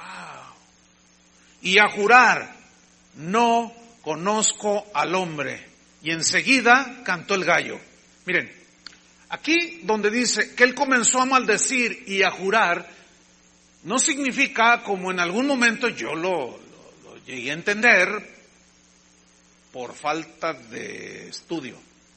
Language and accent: Spanish; Jalisco, Mexico; Los que somos de aquí de Jalisco tenemos un temple que nosotros no notamos porque, pues, hablamos igual.